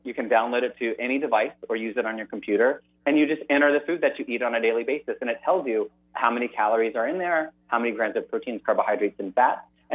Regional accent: the South, United States; I'm from the South, and I believe in eating food that I enjoy as well

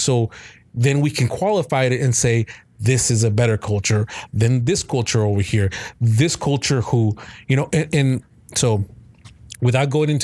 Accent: Guatemala; now in United States; I was born in Guatemala, right?

